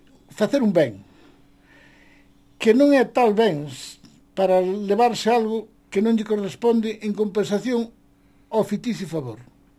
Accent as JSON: {"language": "Galician", "town": "Neda", "region": "Galicia", "country": "Spain", "tie": "born or raised there", "also_born_or_lived": "Villalba", "said": "Bueno, nativo son de Villalba, pero eu me criei no concello de Neda."}